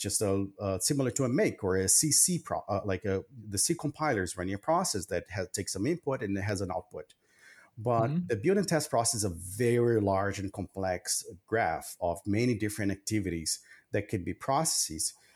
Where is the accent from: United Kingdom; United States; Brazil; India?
Brazil; I grew up in Brazil, right?